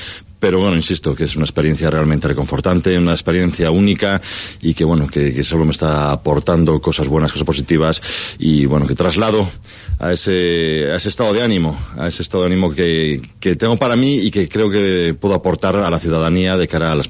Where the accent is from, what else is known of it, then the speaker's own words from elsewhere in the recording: Ponferrada, Castile and León, Spain; pues es un ponferradino, es el esposo de Maite, es el padre de Marco y de Jimena y un enamorado de mi tierra, de mis gentes, un apasionado del Bierzo y de Ponferrada